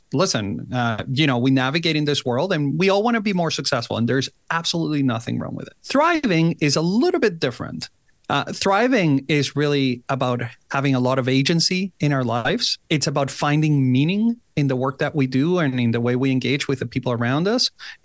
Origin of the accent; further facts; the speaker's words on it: Caracas, Capital District, Venezuela; moved away; I was born and raised in Caracas, Venezuela. And it's a place that unfortunately fell into anarchy and there was a lot of violence.